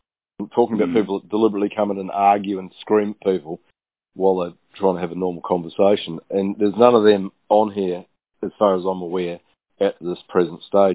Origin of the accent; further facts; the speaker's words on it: New Zealand; I'm a Kiwi.